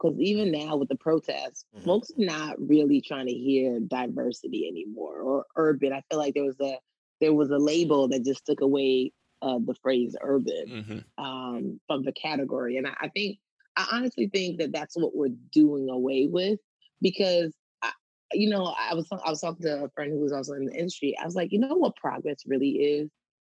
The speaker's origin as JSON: {"language": "English", "country": "Nigeria", "said": "especially being Nigerian, we're always taught to be better than, like, whoever's our competitor."}